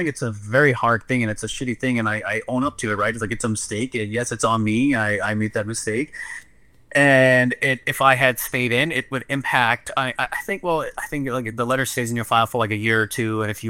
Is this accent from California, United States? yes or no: no; New York, United States; I am from New York, and where the F would I do forensic work?